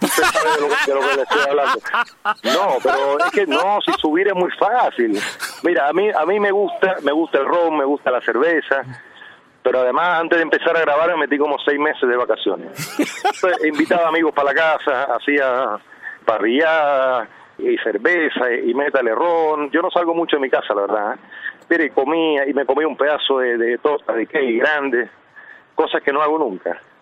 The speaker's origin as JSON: {"language": "Spanish", "country": "Cuba", "accent": "Cuban", "said": "por una cosa también del idioma, me costaba mucho, porque hablaba mucho como cubano."}